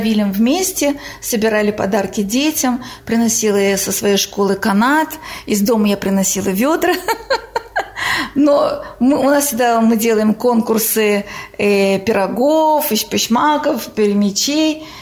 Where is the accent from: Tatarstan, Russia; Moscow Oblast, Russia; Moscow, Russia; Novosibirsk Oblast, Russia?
Tatarstan, Russia; И я замучилась всем объяснять, что я татарка, что это Татарстан, что мы не такие, просто мы русскоговорящие.